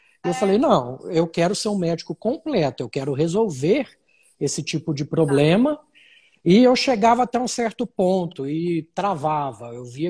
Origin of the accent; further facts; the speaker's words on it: Uberlândia, Minas Gerais, Brazil; sou natural de Uberlândia